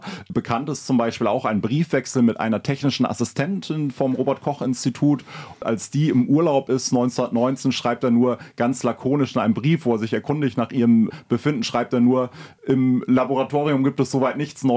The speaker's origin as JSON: {"language": "German", "region": "Berlin", "country": "Germany", "said": "Für mich als Berliner und interessiert an der Berliner Stadtgeschichte"}